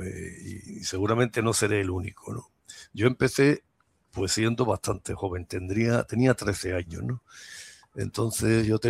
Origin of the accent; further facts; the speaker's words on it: Algeciras, Andalusia, Spain; born there; pues yo sigo teniendo mi domicilio pues allí, ¿no? Pero la mayor parte del tiempo pues estoy aquí donde yo nací, ¿no? En Algeciras. Vivo muy cerquita de la playa.